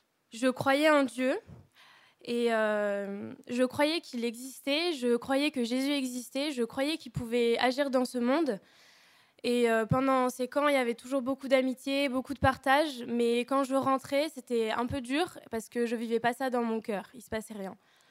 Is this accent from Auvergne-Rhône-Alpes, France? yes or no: yes; Grenoble, Auvergne-Rhône-Alpes, France; born there; j'ai 20 ans et je suis née à Grenoble. Je suis étudiante en chimie.